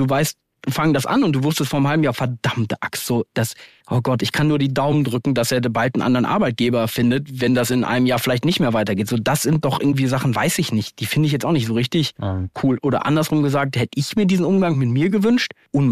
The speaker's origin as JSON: {"language": "German", "region": "North Rhine-Westphalia", "country": "Germany", "said": "Bei uns in Ostwestfalen gilt McKinsey ja als die Rausschmeißunternehmensberatung."}